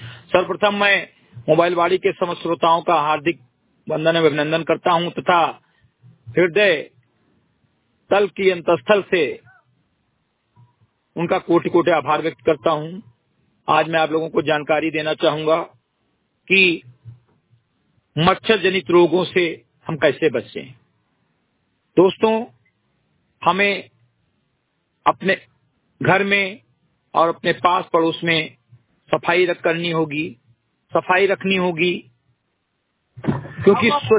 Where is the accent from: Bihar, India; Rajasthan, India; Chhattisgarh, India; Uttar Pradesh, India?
Uttar Pradesh, India; Simrigadhi; ग्राम सभा सिमरीगढ़ी विकासखंड मेंदवा जनपद बहराइच का मूल निवासी हूं